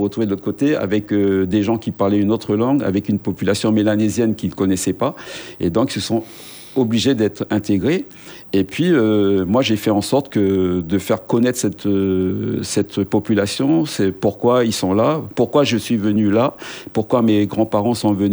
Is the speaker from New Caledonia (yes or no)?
yes; New Caledonia; Moi, j'insiste sur le fait que maintenant, nous sommes des Calédoniens. On a des origines brestoises, tout ce qu'on veut.